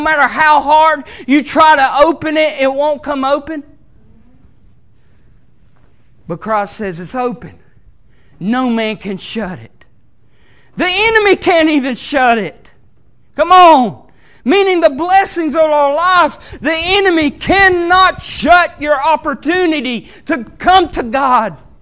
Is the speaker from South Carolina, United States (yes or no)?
yes; Greenville, South Carolina, United States; moved away; I'm originally from South Carolina, Greenville, South Carolina. That's where I was born and raised, and I didn't come up here till about 2004.